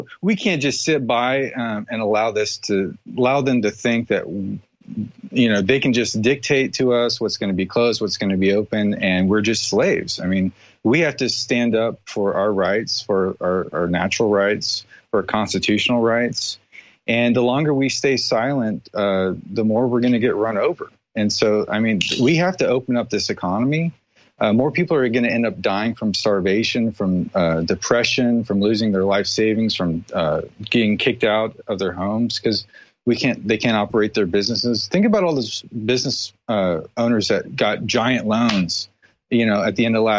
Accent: Austin, Texas, United States; born there; I was born in Austin, been going there literally since I was like in my mother's womb.

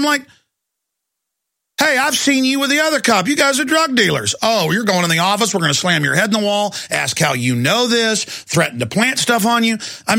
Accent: Dallas, Texas, United States; Folks, I grew up in Dallas where the police, all of them, because I wasn't into drugs, but Drugs were rampant in the 80s.

